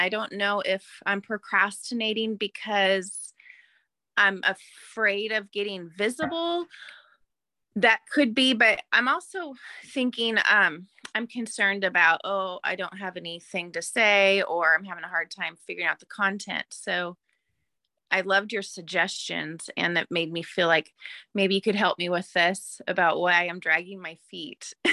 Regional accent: Woodland, Washington, United States; I'm from Woodland, Washington.

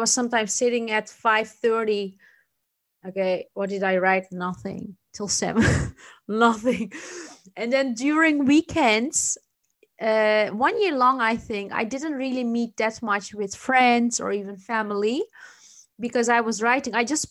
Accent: Netherlands; my multicultural background, because my parents are Turkish. I was raised in the Netherlands. I traveled and I lived in different countries

